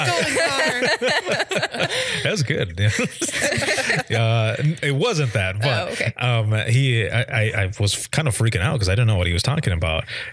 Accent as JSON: {"language": "English", "region": "Michigan", "country": "United States", "said": "because I'm from Southwest Michigan. So we've got Lake Michigan right there."}